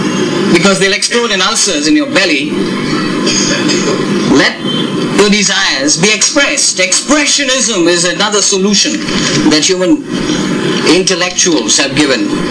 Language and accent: English; India; But I'm an Indian